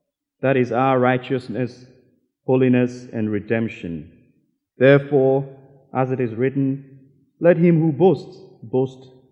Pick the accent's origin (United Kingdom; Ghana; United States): Ghana; I'm originally from Ghana